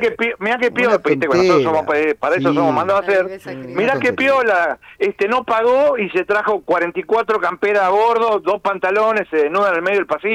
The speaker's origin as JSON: {"language": "Spanish", "country": "Argentina", "said": "soy argentino yo también, ¿eh? De los argentinos. Yo llegué a la Argentina anoche."}